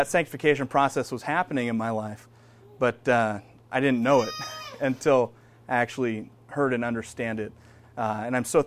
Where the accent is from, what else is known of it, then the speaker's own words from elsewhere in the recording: Sun Valley, California, United States; I grew up in Sun Valley, near Burbank, about a half hour south of here. Went to Village Christian School in Sun Valley